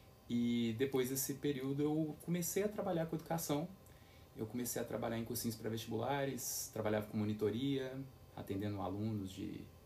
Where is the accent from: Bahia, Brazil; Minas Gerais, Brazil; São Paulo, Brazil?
Minas Gerais, Brazil; Belo Horizonte; eu sou natural aqui de Belo Horizonte mesmo, né? Uhum. E eu, durante a minha vida escolar, eu me formei em uma escola particular aqui de Belo Horizonte. Fiz a minha vida escolar toda, dos 4 aos 17 anos nessa mesma escola.